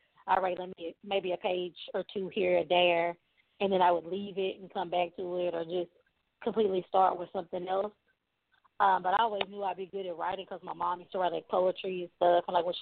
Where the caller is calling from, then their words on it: Texas, United States; I'm calling from East Texas, and it is 39 degrees.